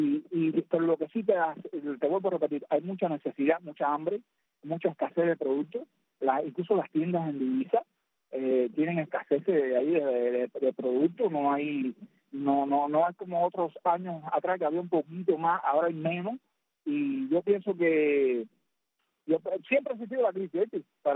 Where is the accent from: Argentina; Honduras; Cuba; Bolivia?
Cuba; Tú sabes cómo somos los cubanos.